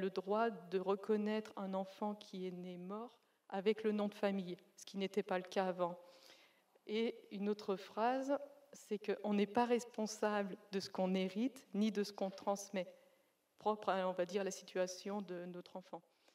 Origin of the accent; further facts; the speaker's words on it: Auvergne-Rhône-Alpes, France; je suis de Savoie.